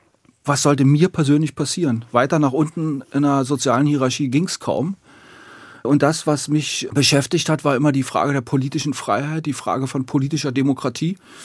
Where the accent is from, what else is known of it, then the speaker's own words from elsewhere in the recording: Germany; Also, ich war ein Kind der DDR. Und wie viele andere, die in der DDR groß geworden sind, die auch nichts anderes kannten